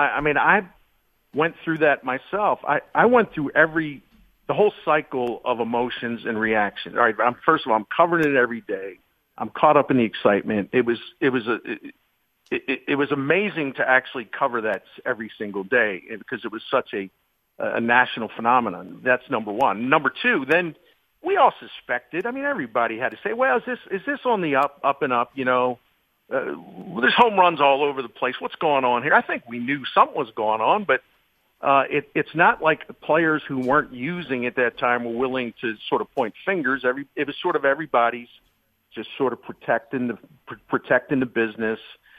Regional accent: Baltimore, Maryland, United States; since we're a real young guy growing up in Baltimore

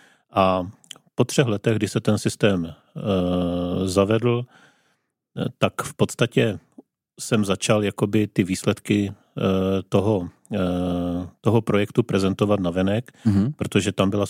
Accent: Zlín, Zlín Region, Czechia; Do základní školy jsem začal chodit už ve Zlíně, kde jsem žil až do svých 30 let.

